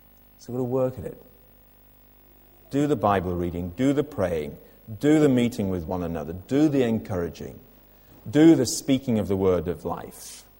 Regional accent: United Kingdom; it's part of being British.

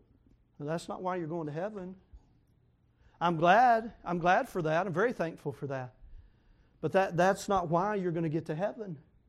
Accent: Manchester, Tennessee, United States; New Union Baptist Church where I grew up in Manchester, Tennessee and got saved as a little boy.

